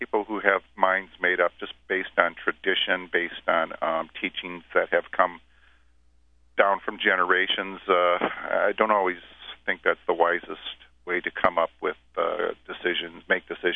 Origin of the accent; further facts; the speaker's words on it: Holland, Michigan, United States; I'm a middle-aged man. Have my family here in Holland. I grew up in Holland. It's kind of a conservative area.